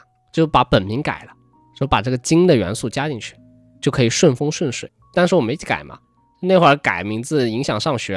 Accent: Shaoxing, Zhejiang, China; also born or lived in Liuzhou; 然后我在柳州出生嘛，在绍兴长大，那柳州又叫龙城

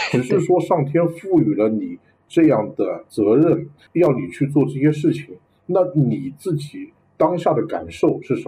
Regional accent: China; 因为我们中国人的话，他古代就流行叫做学好文武艺，货卖帝王家嘛。

